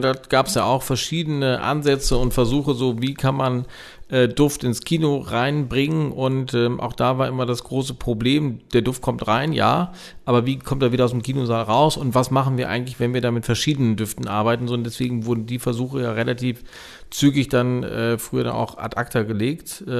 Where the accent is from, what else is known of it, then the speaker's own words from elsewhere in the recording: North Rhine-Westphalia, Germany; wie sagt man in meiner Heimat Ostwestfalen, das war ganz ordentlich